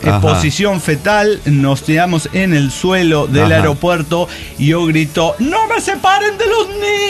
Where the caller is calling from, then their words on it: El Bolsón, Río Negro, Argentina; del Bolsón Argentina.